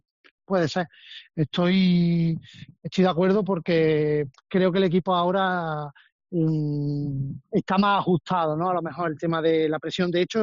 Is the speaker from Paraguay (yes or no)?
no; Córdoba, Andalusia, Spain; also born or lived in Albacete; me encanta Córdoba, soy cordobés y mi ciudad me encanta, pero sinceramente también te digo que el tiempo que estuve viviendo allí en Albacete fueron 3 años muy, muy bonitos